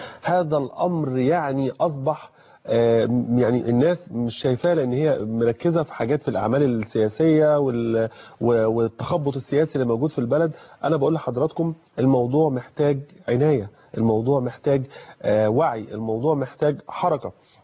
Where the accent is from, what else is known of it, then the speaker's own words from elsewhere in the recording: Ramali, Egypt; في قريه الرمالي، قريتي اللي انا منها